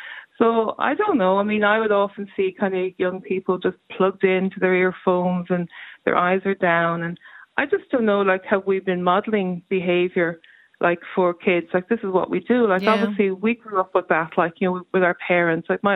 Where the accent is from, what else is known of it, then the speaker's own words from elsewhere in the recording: Dublin, Leinster, Ireland; now in Tipperary, Ireland; I'm living in Tipperary and I came from Dublin and I was a young mother